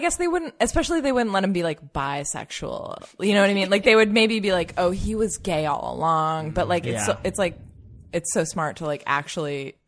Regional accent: Massachusetts, United States; I grew up in Massachusetts.

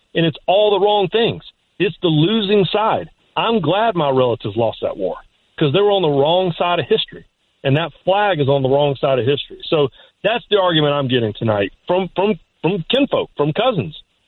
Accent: North Carolina, United States; because I sound like I sound, and because I grew up in North Carolina

